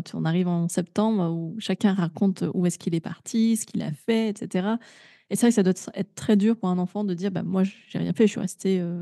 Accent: Grenoble, Auvergne-Rhône-Alpes, France; Je suis originaire de Grenoble, j'ai quand même grandi dans un quartier, pas du tout défavorisé, mais je veux dire, je côtoyais des familles qui ne partaient pas en vacances.

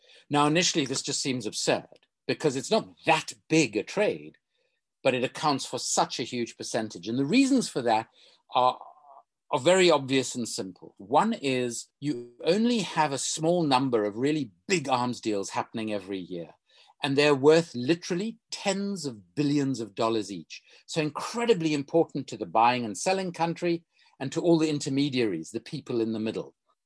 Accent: South Africa; English is a second language; I am South African by background.

